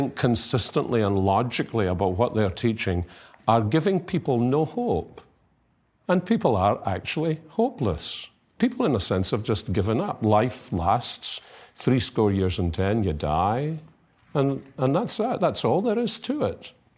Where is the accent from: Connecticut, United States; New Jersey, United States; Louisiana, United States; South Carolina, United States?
South Carolina, United States; Columbia; where do you come from? And I would walk out of the elevator backwards and say to them, Columbia, South Carolina. And watch the expressions on their faces as the door closed, because they were thinking, he doesn't sound as though he comes from around here.